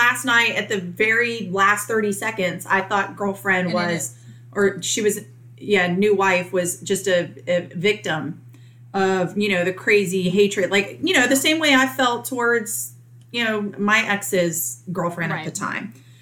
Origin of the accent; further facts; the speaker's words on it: Virginia Beach, Virginia, United States; Like, growing up in Virginia Beach, we didn't know that.